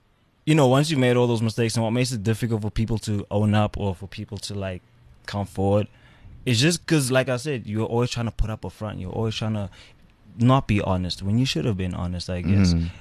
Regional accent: London, United Kingdom; I grew up in East London.

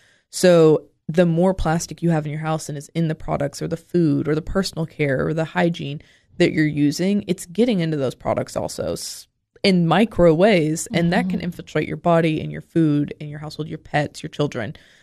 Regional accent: Tennessee, United States; So even though I grew up in Clay County, like, growing up in Tennessee, in small town Tennessee

